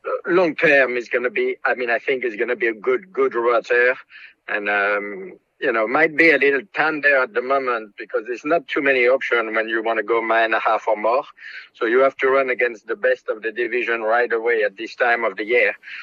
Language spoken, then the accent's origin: English; Normandy, France; moved away as an adult; I grew up in a farm in Normandy, a thoroughbred farm, horse farm, breeding farm.